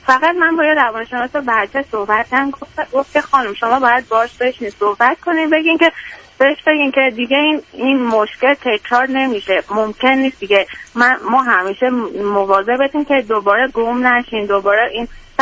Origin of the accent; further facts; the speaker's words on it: Iran; moved away as an adult; now in United States; ما تقریبا 2 سال و 9 ماهشون بود که از ایران خارج شدیم، یعنی مهاجرت کردیم. در اون بین ما چند ما در یک کشور اروپایی بودیم تا کارمون درست شد واسه آمریکا.